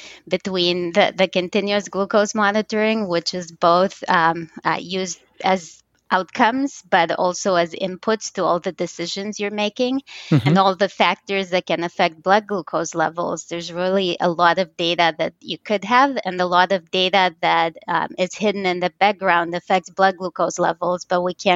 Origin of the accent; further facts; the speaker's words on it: Romania; I was diagnosed when I was 7, and I grew up in Romania, so it's still early 90s, but the technology hadn't quite all gotten to Romania at that point.